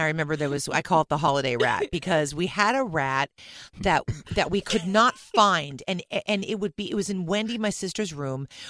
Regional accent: Bel Air, California, United States; And I grew up in Bel Air.

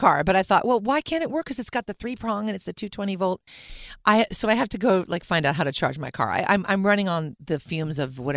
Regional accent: Bel Air, California, United States; And I grew up in Bel Air.

